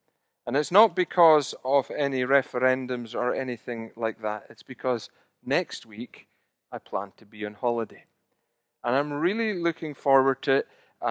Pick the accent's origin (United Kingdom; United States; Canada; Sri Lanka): United Kingdom; Scotland; being Scottish, we don't know what that's like too much these days